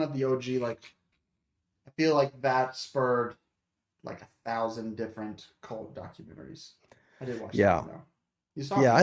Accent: Mississippi, United States; also born or lived in Alabama / Nashville; now in Charlotte, United States; Yeah, so I'm like from Alabama, grew up in Mississippi, lived in Nashville forever, moved to Charlotte 3 years ago or so.

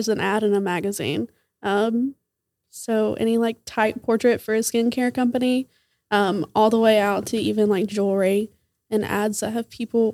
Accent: Athens, Alabama, United States; I'm from North Alabama, specifically Athens.

